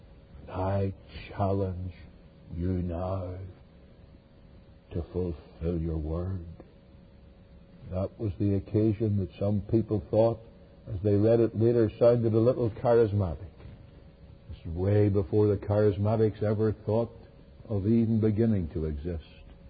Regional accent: Northern Ireland, United Kingdom; my home country in Northern Ireland.

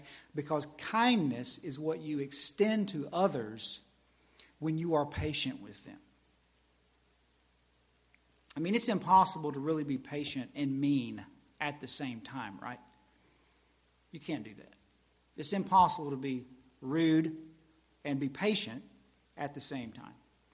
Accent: the South, United States; I like grits. I'm from the South.

